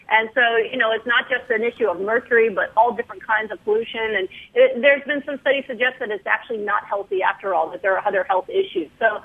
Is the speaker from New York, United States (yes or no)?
yes; New York, United States; You know, I'm from New York. You know, you hire me, I'm going to be on you, but it's out of love, okay?